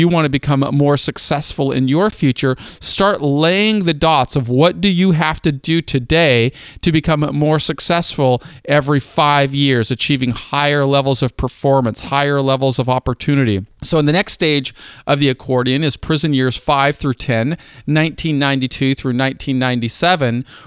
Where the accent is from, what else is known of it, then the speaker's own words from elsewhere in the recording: Lake Forest Park, Washington, United States; supported my two sisters and me as we grew up in North Seattle, the community of Lake Forest Park. In 1982, I graduated from Shorecrest High School